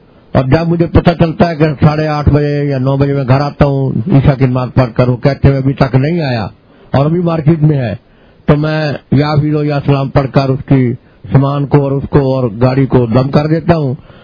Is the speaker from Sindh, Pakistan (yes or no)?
no; Jaranwala, Punjab, Pakistan; میں جڑا والا سے تعلق رکھتا ہوں.